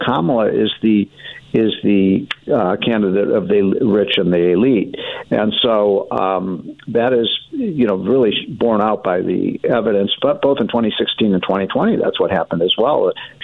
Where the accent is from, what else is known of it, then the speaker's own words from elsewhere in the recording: Chicago, Illinois, United States; Being from Chicago, my hometown, and I love Chicago, it's heartbreaking to see what's happening in that city.